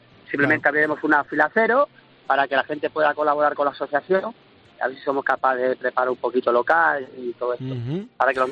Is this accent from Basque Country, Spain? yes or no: no; Mérida, Extremadura, Spain; Pues mira, soy de Mérida.